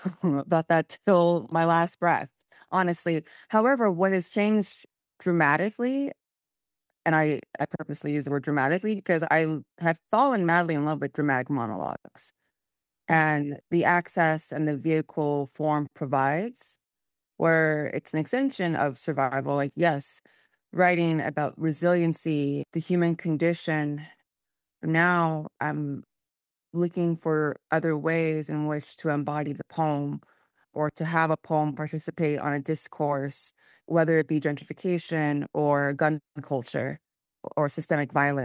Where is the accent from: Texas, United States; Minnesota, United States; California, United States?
California, United States; San Francisco; now in New York, United States; I'm in New York. Oh, I'm from San Francisco. I go back and forth.